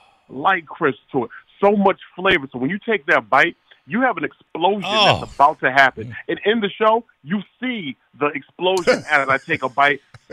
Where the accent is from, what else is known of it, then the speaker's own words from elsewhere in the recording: Stratford, Connecticut, United States; For me, like I said, I was born and raised in Stratford, Connecticut.